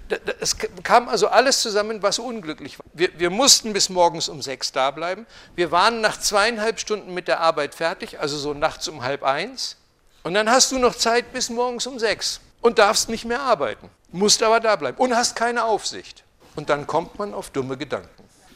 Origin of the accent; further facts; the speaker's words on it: Lehrte, Lower Saxony, Germany; Und es trug sich zu, dass bei uns in Lehrte bei Hannover, da gibt es ein Miele-Werk.